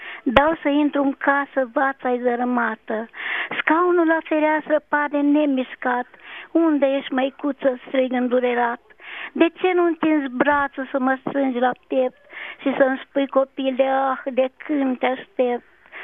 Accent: Almașul, Romania; în satul meu acolo, Almașul, este un sătuc care e pitoresc, e foarte frumos. Pe mijlocul lui curge o apă veșnic, un prăiaș.

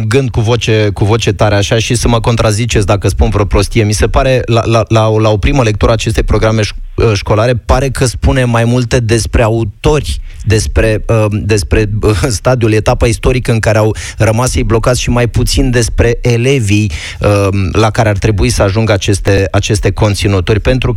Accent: Moldavia, Romania; de adminteri sunt și moldovean, nici n-ai cum să fii moldovean să nu-i citești un pic pe cronicari

